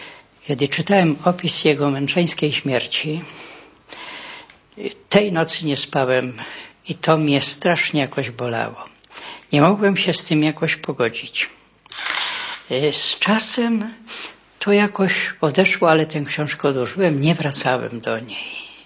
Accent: Masovian Voivodeship, Poland; urodziłem się bardzo blisko jego miejsca urodzenia i też jestem mazowszaninem właśnie spod Rostkowa.

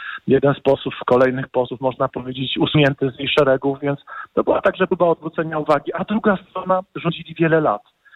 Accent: Kraków, Lesser Poland, Poland; pochodzę z Krakowa akurat, ale serce mi bije w dużej części dla Śląska i oczywiście w tej ziemi jestem między innymi posłem

